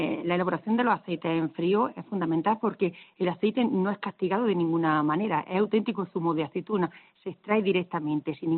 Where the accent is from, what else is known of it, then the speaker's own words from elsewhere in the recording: Huesa, Andalusia, Spain; no solo en mi pueblo, en Huesa, sino en todos los pueblos de la provincia de Jaén